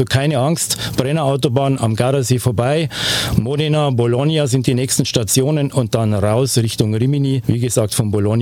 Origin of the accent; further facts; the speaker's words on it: Munich, Bavaria, Germany; Ich bin wirklich Bayer. Ich bin in München geboren und bin da als Kind schon auf dem Campingplatz gewesen mit meinen Eltern.